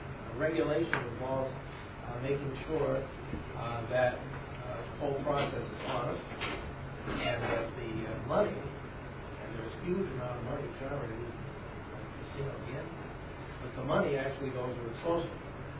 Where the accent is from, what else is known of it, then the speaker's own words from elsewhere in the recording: Laconia, New Hampshire, United States; I'm from Laconia.